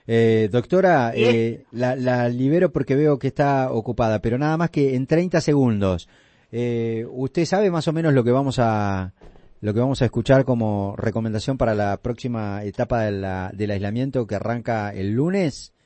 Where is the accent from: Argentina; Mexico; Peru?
Argentina; Tapalqué, Buenos Aires Province; es vecino nuestro porque yo soy de Tapalqué